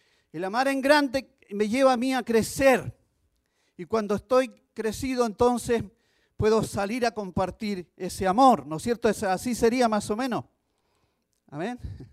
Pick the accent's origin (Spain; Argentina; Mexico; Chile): Chile; Fíjese, en mi país, en Chile, yo recuerdo hace años atrás